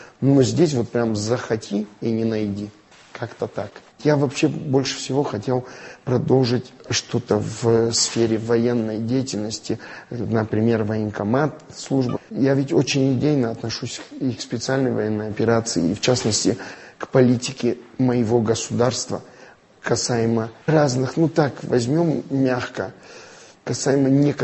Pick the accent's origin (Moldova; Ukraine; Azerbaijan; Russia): Russia; Vladikavkaz, North Ossetia–Alania; Я представляю Северную Осетию, приехал из Владикавказа.